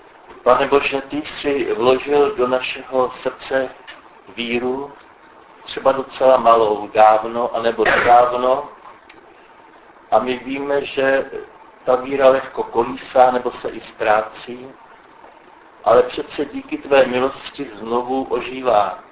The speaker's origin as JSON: {"language": "Czech", "town": "Liberec", "region": "Liberec Region", "country": "Czechia", "said": "já jsem z Liberce, to je 100 kilometrů odsud"}